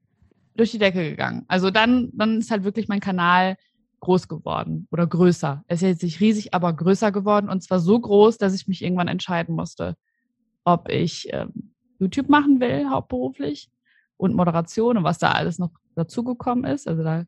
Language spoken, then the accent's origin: German; Bavaria, Germany; ich komme ja aus Unterfranken.